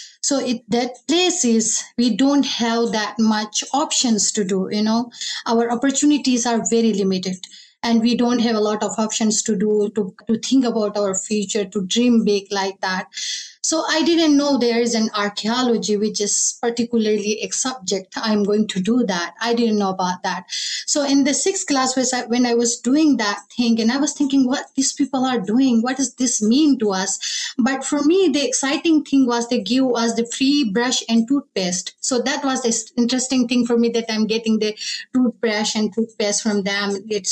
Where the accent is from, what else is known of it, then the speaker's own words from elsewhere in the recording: Khyber Pakhtunkhwa, Pakistan; English is a second language; since I grew up in the Kailash Valley and since I become an archaeologist.